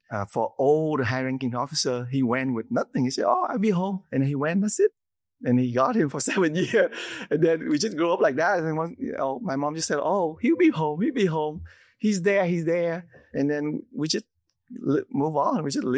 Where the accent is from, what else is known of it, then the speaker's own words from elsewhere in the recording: Vietnam; So I was born in Vietnam in 1970.